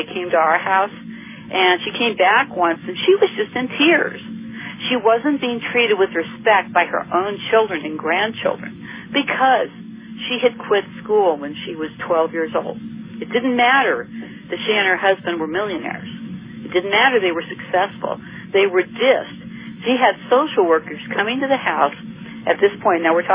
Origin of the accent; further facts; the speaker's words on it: Los Angeles, California, United States; I grew up in West Los Angeles, and my mother was very ill at one point when I was about 9 or 10 years old.